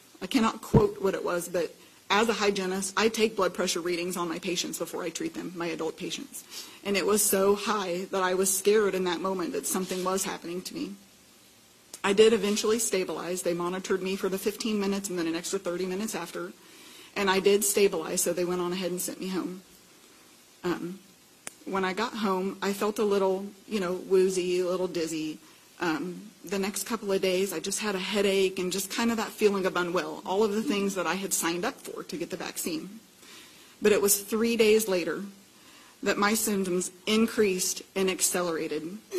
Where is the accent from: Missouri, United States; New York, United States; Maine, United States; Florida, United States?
Missouri, United States; I'm from Missouri.